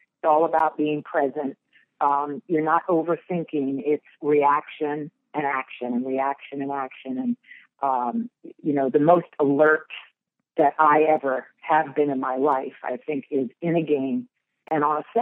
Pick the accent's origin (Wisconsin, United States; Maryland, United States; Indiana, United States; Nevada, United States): Maryland, United States; and I grew up in Maryland, which I didn't grow up in the mountains for sure.